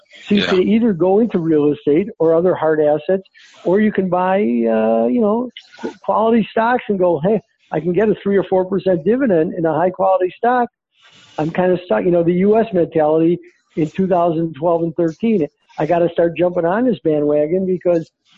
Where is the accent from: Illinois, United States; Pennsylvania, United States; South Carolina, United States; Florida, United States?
Illinois, United States; Chicago; But, you know, what do I know? I'm from Chicago.